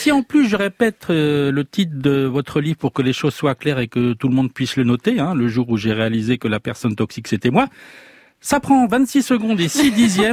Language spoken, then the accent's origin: French; Brest, Brittany, France; born there; Moi aussi, je suis breton, né à Brest, dans le Léon, sous-préfecture du Finistère située au nord et préfecture maritime.